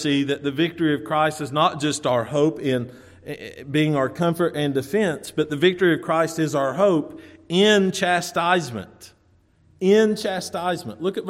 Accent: Kentucky, United States; I thought of growing up in Kentucky, and this was a common occurrence, actually, in Kentucky.

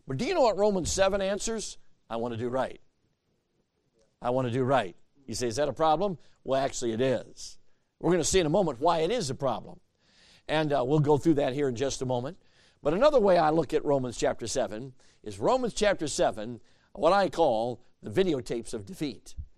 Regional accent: Chicago, Illinois, United States; I grew up in Chicago, so please forgive me. All of my professional sports loyalties are with Chicago.

